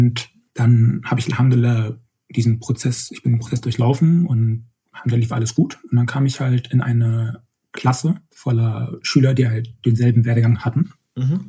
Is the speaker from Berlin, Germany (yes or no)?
yes; Berlin, Germany; also born or lived in Aachen; ich bin ursprünglich aus Berlin und damals für Studium nach Aachen gezogen.